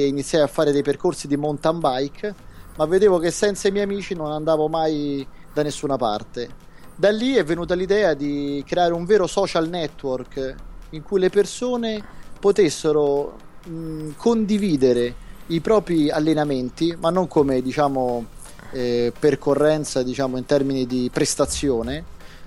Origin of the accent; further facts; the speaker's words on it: Rome, Lazio, Italy; io che sono di Roma e vengo su a trovarti su a Milano